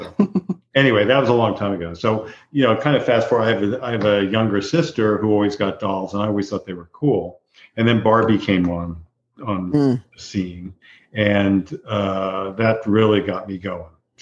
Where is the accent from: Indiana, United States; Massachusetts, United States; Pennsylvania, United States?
Indiana, United States; I grew up in Indiana, in a small town in Indiana.